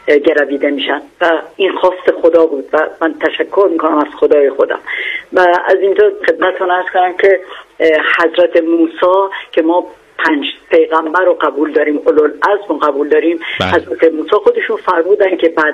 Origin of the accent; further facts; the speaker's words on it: Tehran, Tehran Province, Iran; born there; بله، متولد تهران هستم.